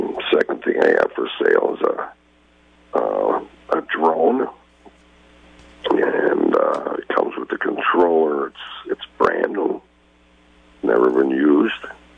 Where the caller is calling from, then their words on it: Iron Ridge, Wisconsin, United States; I'm calling today from Iron Ridge.